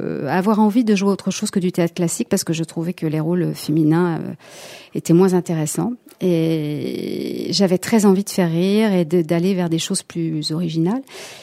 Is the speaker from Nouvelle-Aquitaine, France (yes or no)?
yes; Limoges, Nouvelle-Aquitaine, France; now in Paris, France; Je viens de Limoges. Je suis arrivée à Paris très jeune pour être comédienne.